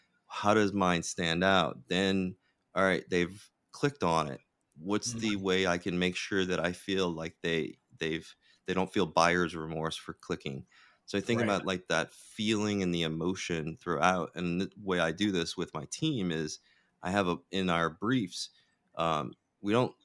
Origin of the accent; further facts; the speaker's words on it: New Orleans, Louisiana, United States; I mean, I grew up in New Orleans where like storytelling and music is just like so prevalent.